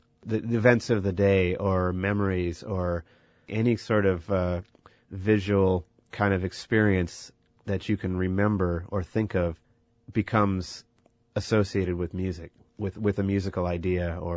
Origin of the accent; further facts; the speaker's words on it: Eau Claire, Wisconsin, United States; I remember growing up in Eau Claire